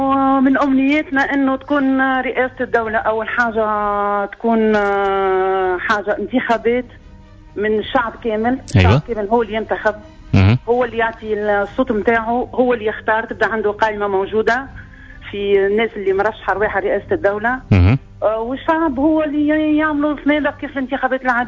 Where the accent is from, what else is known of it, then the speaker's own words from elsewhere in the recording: Tunisia; انا كسيده تونسيه تهمني بلادي برشا ونحب بلادي برشا